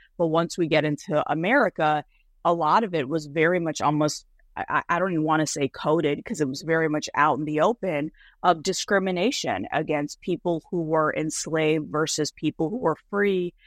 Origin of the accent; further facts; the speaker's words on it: Midwest, United States; I grew up in the Midwest. I grew up in a small town in the Midwest.